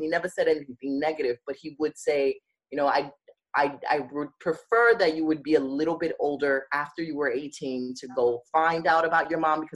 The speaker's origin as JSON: {"language": "English", "town": "New York City", "region": "New York", "country": "United States", "tie": "born or raised there", "said": "whereas I grew up in Bed-Stuy, and it's like, dude, we was like right there this whole time."}